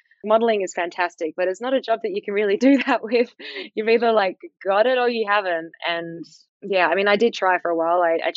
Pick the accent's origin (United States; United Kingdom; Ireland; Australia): Australia; South Fremantle, Western Australia; I grew up in South Fremantle and I spent most of my time outside, a lot of time on the beach, a lot of time climbing trees.